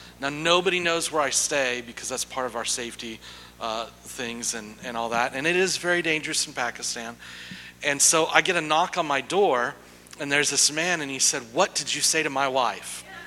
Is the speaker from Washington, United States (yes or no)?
yes; Yakima, Washington, United States; born there; I was born in Yakima, Washington. Yeah, good things do come from Yakima.